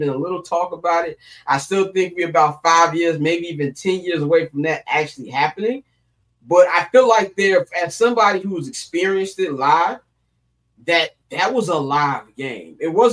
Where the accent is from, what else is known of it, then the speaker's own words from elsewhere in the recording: United States; I think a lot of Americans, sometimes we go to these other countries and we think just because we're American that it don't go down in other countries